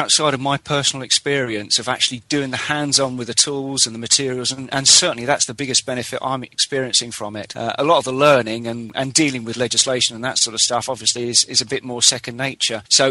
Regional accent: Winchester, South East England, United Kingdom; I'm from Winchester.

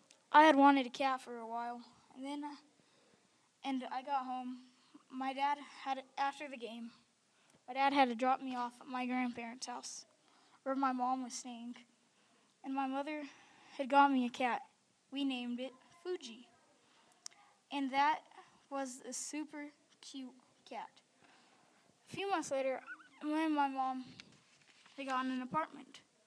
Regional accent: Yukon, Oklahoma, United States; also born or lived in El Reno, Oklahoma; I was born in El Reno, Oklahoma. Then my parents moved to Yukon, Oklahoma, because they didn't want me growing up in El Reno schools.

